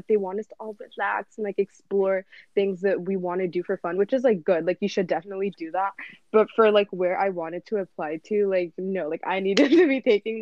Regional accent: Maryland, United States; I am from Maryland.

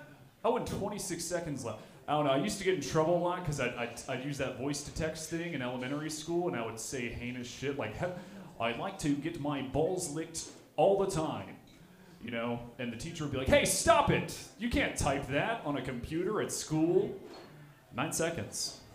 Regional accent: Alabama, United States; I'm from Alabama. A lot of people from back home are getting pregnant, having children, in like the cool consensual kind of way, the post-marital way.

